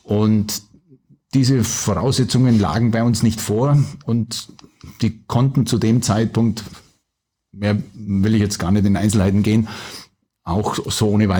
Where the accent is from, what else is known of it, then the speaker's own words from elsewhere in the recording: Nördlingen, Bavaria, Germany; wenn ich jetzt mit einer Kleinstadt beginne, das ist nämlich meine Heimat, Nördlingen, ist ja eine Basketballhochburg immer gewesen